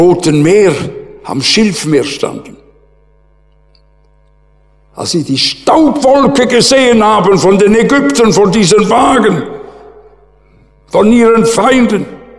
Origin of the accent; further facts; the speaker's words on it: Switzerland; Wisst ihr, so als Schweizer, gell?